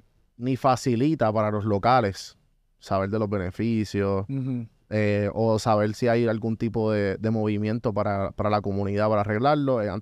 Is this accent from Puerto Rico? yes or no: yes; Guaynabo, Puerto Rico; Yo me crié en Guaynabo, y en Guaynabo yo no escuchaba nada de inglés